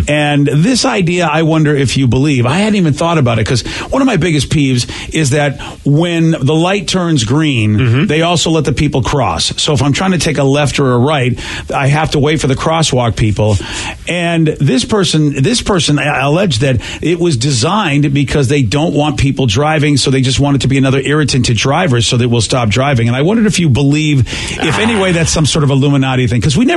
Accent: Massachusetts, United States; Growing up in Massachusetts, they were all like that in the 70s and perhaps into the mid-80s.

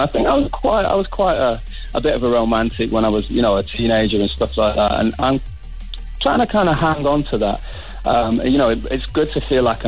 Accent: Manchester, North West England, United Kingdom; I'm from, like, the north of England where it rains a lot. I'm from Manchester.

